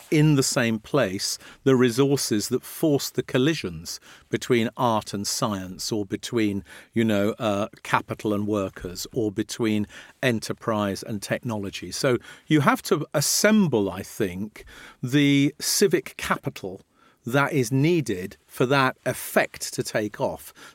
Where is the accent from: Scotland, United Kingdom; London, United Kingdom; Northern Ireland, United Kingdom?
London, United Kingdom; Morden; I love Morden, where I grew up, and I went to school in Wimbledon